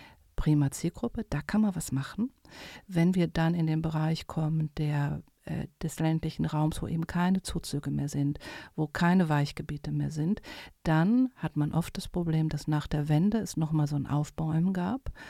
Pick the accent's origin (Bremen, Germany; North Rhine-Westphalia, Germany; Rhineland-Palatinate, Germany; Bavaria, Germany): Rhineland-Palatinate, Germany; born there; ich bin gebürtige Rheinland-Pfälzerin